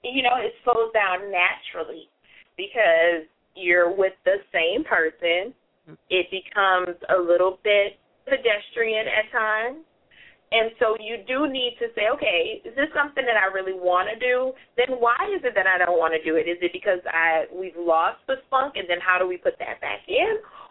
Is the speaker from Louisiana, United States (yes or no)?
yes; New Orleans, Louisiana, United States; I'm originally from New Orleans. So I have always eaten gumbo